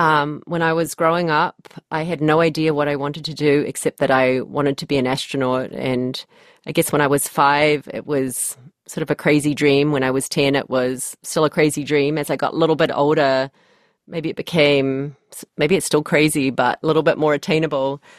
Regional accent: Auckland, New Zealand; So I grew up in Massey in West Auckland

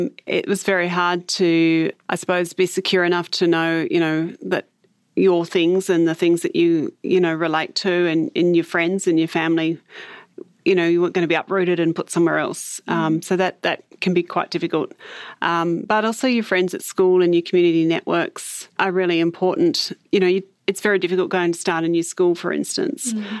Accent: Bridgewater, Tasmania, Australia; Yeah, so I spent part of my early childhood in the suburb of Bridgewater in the northern suburbs of Hobart in social housing.

